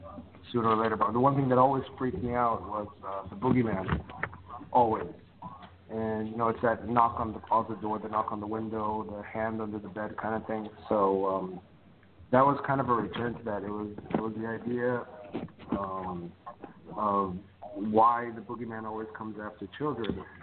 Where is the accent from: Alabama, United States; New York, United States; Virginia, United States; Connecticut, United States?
Connecticut, United States; I mean, I grew up in Connecticut, so, you know, you're always surrounded by all this horror and all these, you know, witchcraft and all these legends and myths and stuff like that.